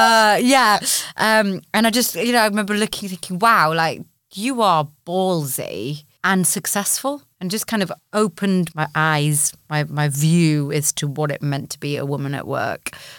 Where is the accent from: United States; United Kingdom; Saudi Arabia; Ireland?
United Kingdom; Newcastle, North East England; I grew up in a not over the very northern environment. I'm from Newcastle originally, so very, very northern parents.